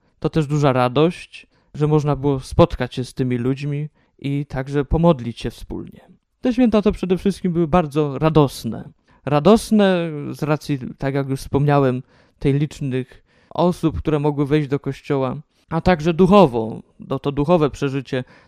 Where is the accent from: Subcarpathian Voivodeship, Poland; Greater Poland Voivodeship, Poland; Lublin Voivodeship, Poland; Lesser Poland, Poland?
Greater Poland Voivodeship, Poland; Krotoszyn; jestem klerykiem trzeciego roku z naszej diecezji, pochodzę z parafii świętego Andrzeja Boboli w Krotoszynie.